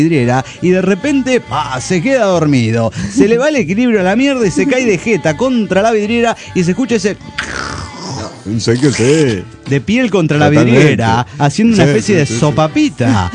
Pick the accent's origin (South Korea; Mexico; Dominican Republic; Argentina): Argentina; Cafayate, Salta; Claro que yo soy cafayateña de Salta, del Cafayate.